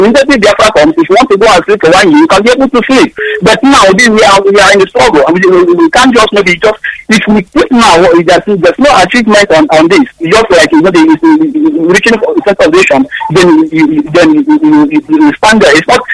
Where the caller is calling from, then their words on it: Dakar, Senegal; I'm calling from Dakar, Senegal.